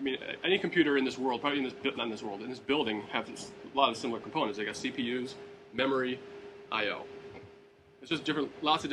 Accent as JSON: {"language": "English", "region": "New York", "country": "United States", "said": "which is I'm from New York. We like to think of things in terms of pizza."}